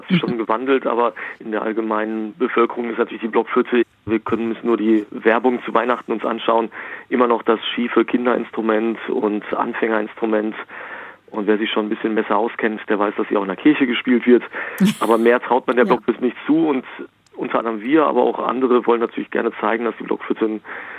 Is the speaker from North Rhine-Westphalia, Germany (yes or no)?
yes; Recklinghausen, North Rhine-Westphalia, Germany; Wir sind alle in Recklinghausen groß geworden, nördliches Ruhrgebiet.